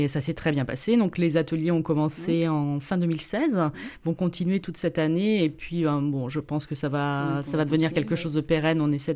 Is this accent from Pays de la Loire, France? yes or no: yes; Angers, Pays de la Loire, France; Je venais du Maine-et-Loire, d'Angers, je faisais complètement autre chose.